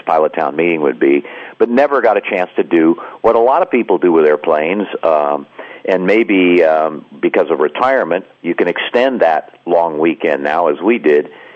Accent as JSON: {"language": "English", "town": "Portland", "region": "Oregon", "country": "United States", "tie": "born or raised there", "said": "I did come from Oregon. My hometown was Portland, Oregon."}